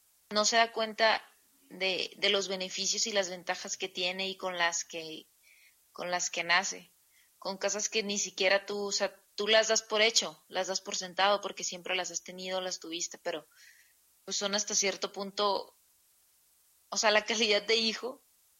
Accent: Mexicali, Baja California, Mexico; now in Mexico City, Mexico; yo soy de Mexicali. Me fui hace aproximadamente un año a vivir aquí a la Ciudad de México.

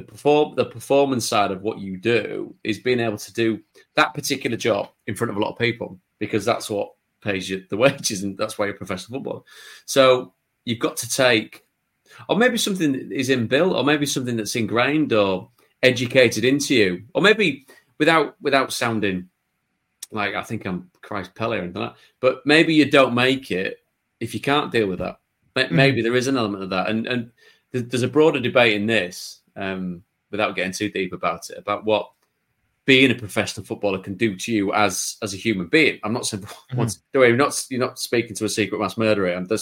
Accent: Yorkshire and the Humber, United Kingdom; But going back to growing up in Yorkshire and watching football as and when you could as a kid

